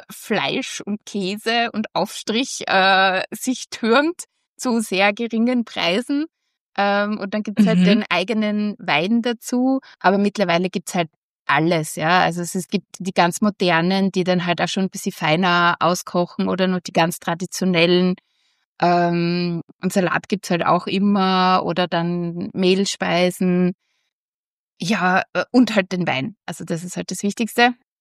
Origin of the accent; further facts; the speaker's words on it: Styria, Austria; Jetzt ist halt alles die Südsteiermark und es ist halt meine Heimat, ja.